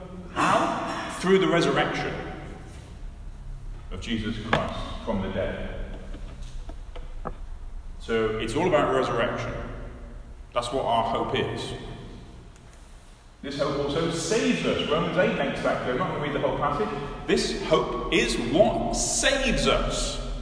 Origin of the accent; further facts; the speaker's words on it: United Kingdom; But we're British, aren't we?